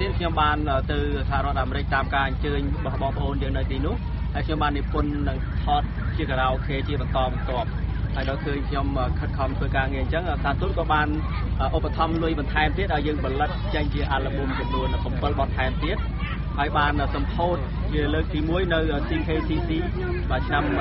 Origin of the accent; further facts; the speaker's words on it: Kampong Thom, Cambodia; នៅកំពង់ធំហើយជាស្រុកកំណើតរបស់ខ្ញុំតែម្ដង